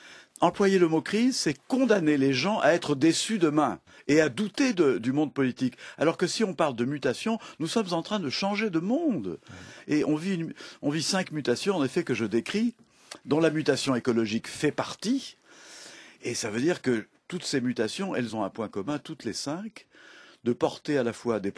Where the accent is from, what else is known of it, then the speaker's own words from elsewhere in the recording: Nouvelle-Aquitaine, France; je suis chez moi en Charente, dans la maison qui m'a vu grandir, entouré d'artisans, de paysans qui étaient avec moi à l'école communale.